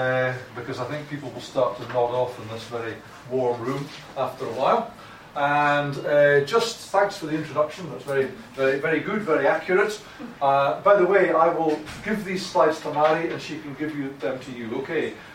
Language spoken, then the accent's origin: English; Scotland, United Kingdom; I'm not English, I'm Scottish. I have a slightly different accent from some people